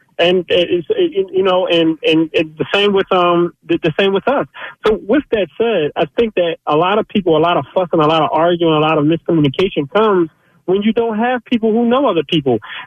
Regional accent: Philadelphia, Pennsylvania, United States; but I'm from South Philly. I'm from the mud. I'm from the hood in South Philly.

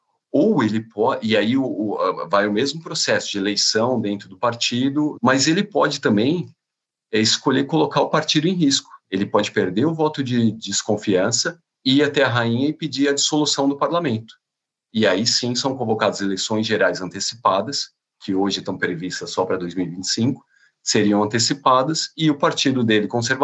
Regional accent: United Kingdom; A gente, digo, porque sou britânico também, né?

